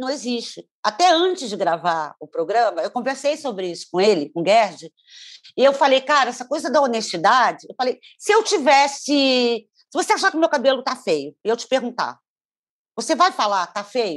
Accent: Rio de Janeiro, Brazil; Eu sou muito branca e sou carioca.

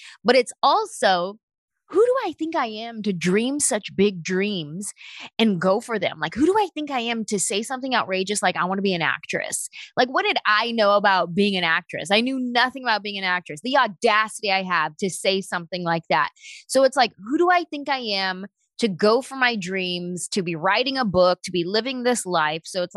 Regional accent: San Jose, California, United States; Like, I'm this little Mexican-American girl from San Jose, California.

